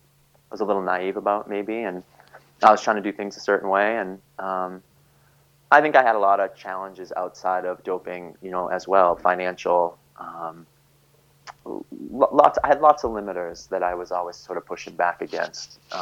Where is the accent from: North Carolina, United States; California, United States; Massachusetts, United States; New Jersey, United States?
Massachusetts, United States; Brockton; I grew up in Brockton, Massachusetts, about 20 miles south of Boston. It's kind of a rough place